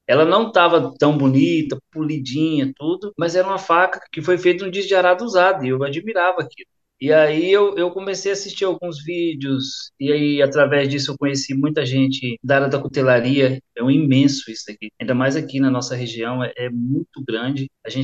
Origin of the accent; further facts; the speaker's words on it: São Paulo, Brazil; now in Santa Bárbara, Brazil; que eu sou natural de São Paulo, e aí faz 6 anos que eu moro aqui em Santa Bárbara, né?